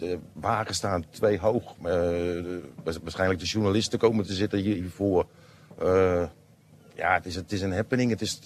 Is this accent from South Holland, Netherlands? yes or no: no; Culemborg, Gelderland, Netherlands; Culemborg.